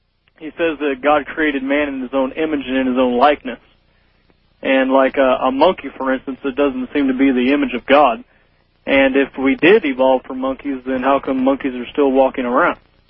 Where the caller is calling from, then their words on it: Russellville, Arkansas, United States; I'm coming from Russellville, Arkansas.